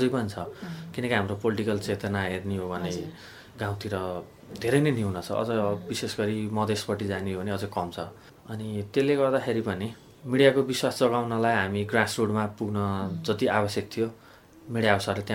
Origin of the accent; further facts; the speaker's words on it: Bagmati, Nepal; म जुन गाउँबाट यहाँसम्म आइपुगेको छु, भनेपछि त्यहाँनिर अझै पनि पत्रिकाको भ्यालु बढी छ। भनेपछि मेरो जस्तो गाउँ, म यहाँबाट 70 किलोमिटरमा मेरो गाउँ पुग्छु